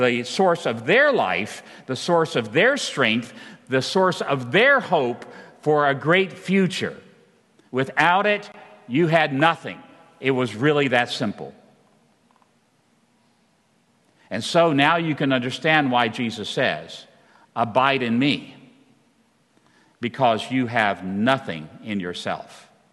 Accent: United States; I'm an American.

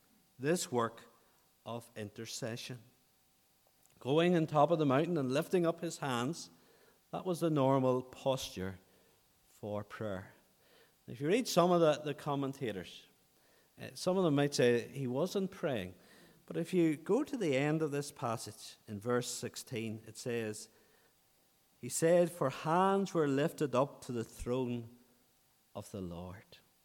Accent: Ahoghill, Northern Ireland, United Kingdom; We're from Ahochel, we're from County Antrim.

